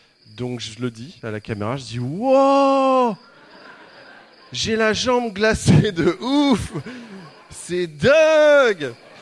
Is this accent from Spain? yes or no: no; Rouen, Normandy, France; born there; Je suis né à Rouen en fait.